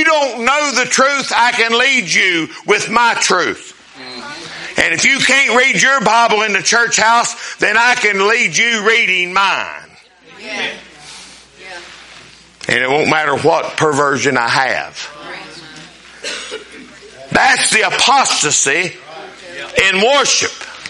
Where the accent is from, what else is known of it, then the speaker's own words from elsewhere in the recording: Winona, West Virginia, United States; I come from Winona. I graduated a 12-gauge education from Midland Trail.